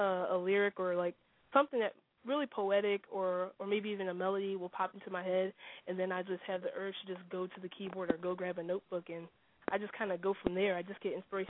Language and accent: English; Brooklyn, New York, United States; also born or lived in Philadelphia; I was born in Philadelphia, but I moved to Brooklyn. Yeah, I moved to Brooklyn when I was about 11. And then just last year I moved to Queens.